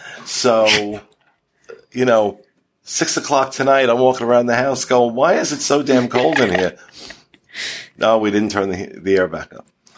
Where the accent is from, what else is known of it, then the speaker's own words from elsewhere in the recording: New Jersey, United States; I mean, I'm from New Jersey. I mean, it's required, I think.